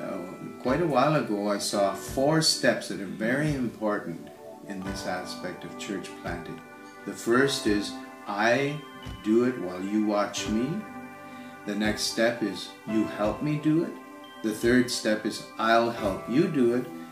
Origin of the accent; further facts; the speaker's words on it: Elmira, Ontario, Canada; now in Spain; We come from the Elmira, Ontario area, and we were commissioned by Wallenstein Bible Chapel to be missionaries in Spain, where we've been for the last 40 years.